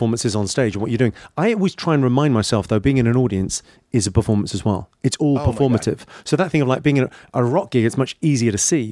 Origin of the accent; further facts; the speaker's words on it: London, United Kingdom; born there; So I carry an Irish passport. I'm a first generation Irish immigrant. So my parents moved over in the early 70s. I was born in London, just outside London. But like, it's an Irish family. Everyone spoke with an Irish accent at home.